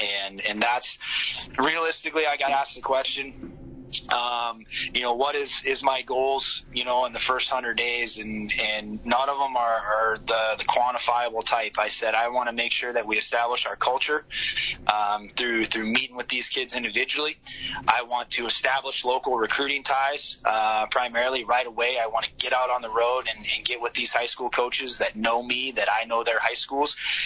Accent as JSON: {"language": "English", "town": "Moorhead", "region": "Minnesota", "country": "United States", "tie": "born or raised there", "said": "I was fortunate as I grew up here in Moorhead"}